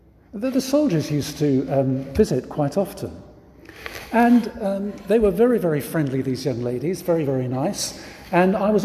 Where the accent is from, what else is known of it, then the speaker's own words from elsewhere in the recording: Singapore; born there; I was born in Singapore. My dad was in the army, and so he was stationed there.